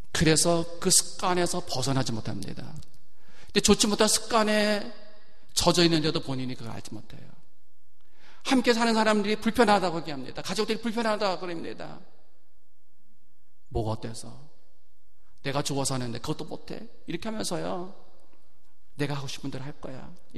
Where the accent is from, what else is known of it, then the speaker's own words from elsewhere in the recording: South Korea; 저는 그 한국에서 어린 시절을 보냈을 때 술 취하시는 분들을 좀 많이 봤어요.